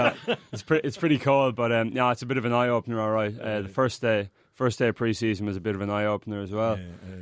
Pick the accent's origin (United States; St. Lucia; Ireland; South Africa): Ireland; Tipperary, Munster; I'm from the Midlands of Ireland, a place called Tipperary.